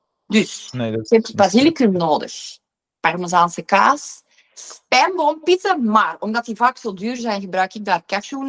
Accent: Wommelgem, Flanders, Belgium; Want ik ben zelf van Wommelgem.

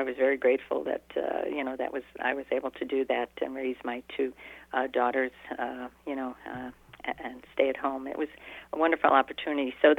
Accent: Pennsylvania, United States; now in Wheaton, United States; move away from my hometown and all the family that I had in the area in Pennsylvania.

